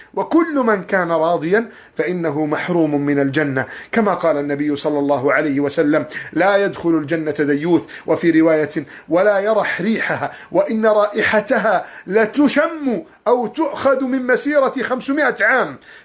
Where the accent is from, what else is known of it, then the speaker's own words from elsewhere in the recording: Egypt; وكنت أتمنى لو كنت موجودا الآن في مصر، لكن إن شاء الله إذا بدأ الطيران يرجع سأرجع إلى مصر